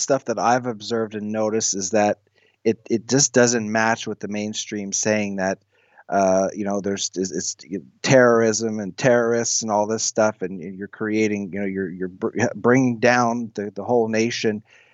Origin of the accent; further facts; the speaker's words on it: Canada; about being Canadian, being free, and doing the right thing